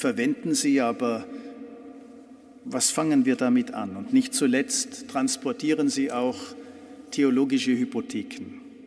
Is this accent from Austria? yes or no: yes; Austria; Ich bin Österreicher.